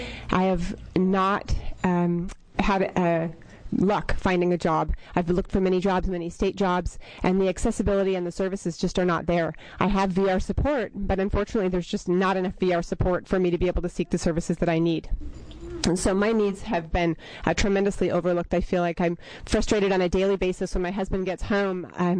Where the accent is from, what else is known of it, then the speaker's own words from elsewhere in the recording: Virginia, United States; also born or lived in Massachusetts; now in Oregon, United States; I moved from Washington, D.C. metro area 13 years ago. It was actually the state of Virginia where I grew up, and in Massachusetts.